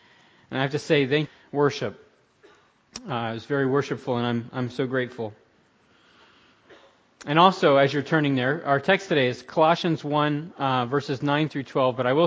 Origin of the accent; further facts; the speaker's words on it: Orlando, Florida, United States; I'm from Florida, I'm from Orlando, Florida